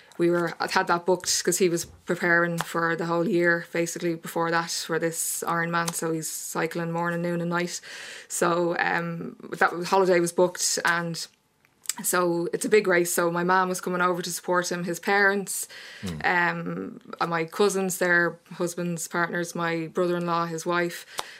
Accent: Rathfarnham, Leinster, Ireland; So prior to that, I lived in Firhouse for about 12 years, and I'm actually from Rockbrook in Rathfarnham originally.

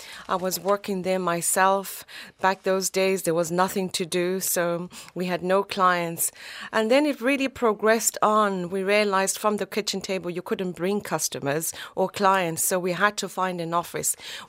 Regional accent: Zimbabwe; now in United Kingdom; Yes, I grew up in Zimbabwe in a family of five. And then I decided to move to the UK around the early 2000s, 2003, 2004.

